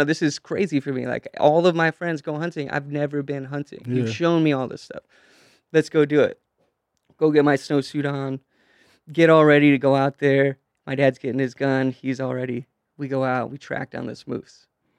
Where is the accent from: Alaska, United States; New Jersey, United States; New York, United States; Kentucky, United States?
Alaska, United States; You know, growing up in Alaska, everybody thinks we were hunters.